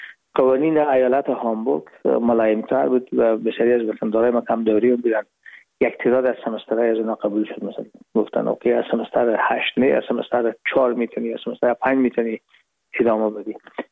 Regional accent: Herat, Afghanistan; moved away as an adult; now in Hamburg, Germany; از هرات از طریق زمینی داخل مرز ایران شدیم، از مرز ایران گذاشتیم و داخل پاکستان و از پاکستان دو قاچقی آمدیم با آلمان.

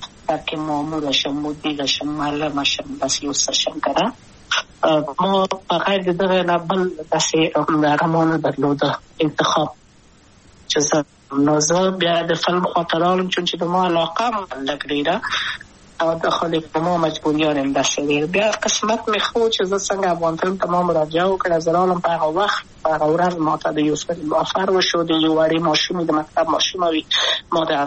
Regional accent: Kabul, Afghanistan; also born or lived in Wardak; زه خو اصلا د وردګو ولایت یم، د پلار مې د وردګو ولایت ته خلیګن سره کېدلې، د کابل په تخت پل سیمه کې یم او لویا شویم کابل که یم. مکتب می دولسم پا کابل

